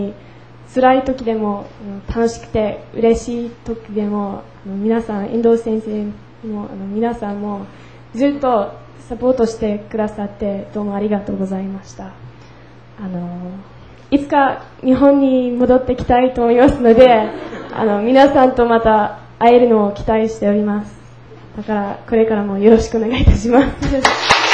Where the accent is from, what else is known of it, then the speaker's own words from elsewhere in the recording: Australia; 同志社大学の、オーストラリアから来た同志社大学の交換留学生、